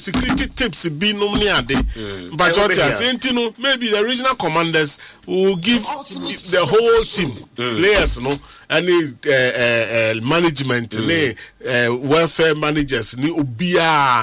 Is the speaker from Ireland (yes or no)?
no; Ghana; but I'm concerned Ghanaian.